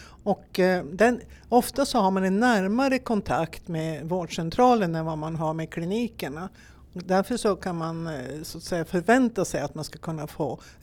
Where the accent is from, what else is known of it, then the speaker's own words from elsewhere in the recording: Norrbotten County, Sweden; Jag är visserligen från Norrbotten så jag har lättare att komma tillbaka och vara här.